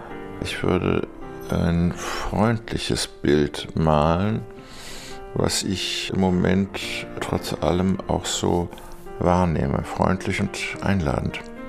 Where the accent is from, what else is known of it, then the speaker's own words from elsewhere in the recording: Kiel, Schleswig-Holstein, Germany; als Kieler natürlich nahe an Skandinavien.